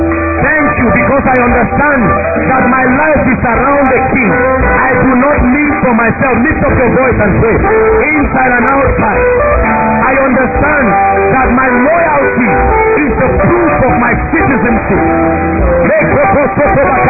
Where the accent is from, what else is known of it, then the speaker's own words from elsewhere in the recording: Nigeria; You better be proud of being a Nigerian. We are in prophecy and we are coming.